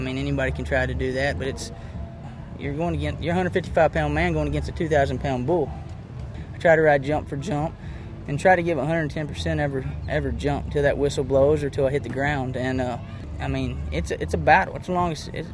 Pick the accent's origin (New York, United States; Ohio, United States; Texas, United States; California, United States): Texas, United States; Big Lake; I'm from Big Lake, Texas. I've been riding bulls professionally since about 2000. Started riding calves when I was 8 years old, so I guess that's where it started.